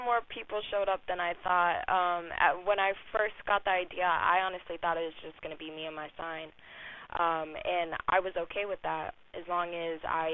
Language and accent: English; New Hampshire, United States; I grew up in New Hampshire in a place where the only ethnic people I knew were my uncle and my mom's friend, Odilon.